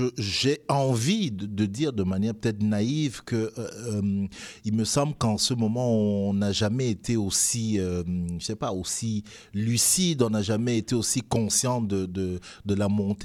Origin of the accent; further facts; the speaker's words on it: Montreal, Quebec, Canada; Montréalais, je suis pas à Laval, je suis montréalais.